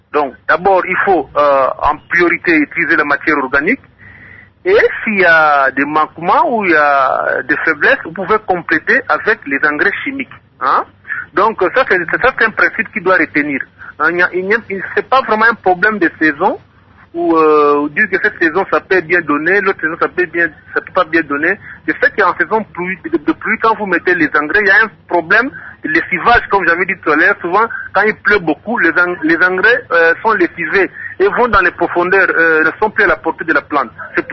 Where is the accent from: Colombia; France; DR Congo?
DR Congo; Mbanza-Ngungu, Kongo Central; ici, chez nous, en Banzangungu